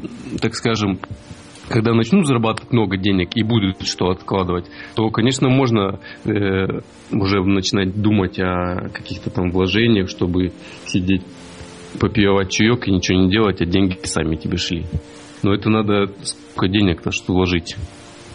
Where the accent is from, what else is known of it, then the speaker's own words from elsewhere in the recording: Krasnoyarsk, Krasnoyarsk Krai, Russia; Я из Сибири, из Красноярска.